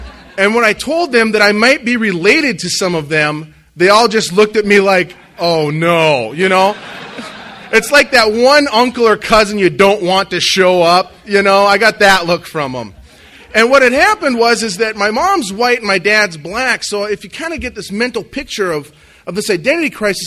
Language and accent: English; Minot, North Dakota, United States; But I grew up in Minot on the Air Force Base.